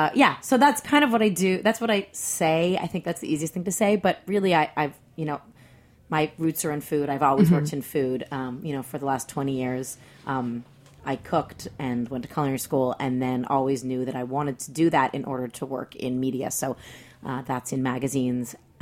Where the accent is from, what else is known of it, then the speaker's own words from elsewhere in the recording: Toronto, Ontario, Canada; now in New York, United States; We're both from Toronto and in fact have a lot of friends in common from Toronto, although Jessamine and I only met and became close here in New York